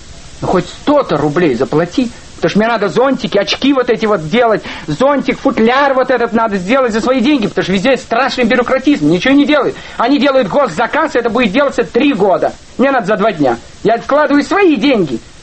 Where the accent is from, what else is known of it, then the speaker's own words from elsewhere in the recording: Russia; Но я-то русский, я не еврей.